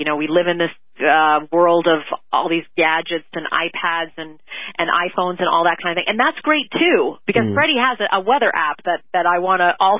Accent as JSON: {"language": "English", "country": "Canada", "tie": "born or raised there", "said": "I grew up in Canada where there was weather all around us."}